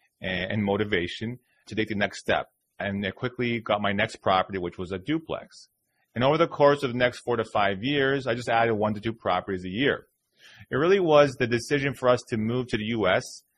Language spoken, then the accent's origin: English; Toronto, Ontario, Canada; I'm originally from Toronto, Canada, born and raised.